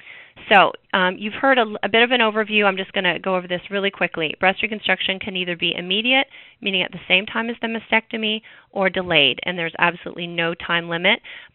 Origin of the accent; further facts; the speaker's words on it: Canada; I grew up in Canada, and one of my Canadian friends sent this to me.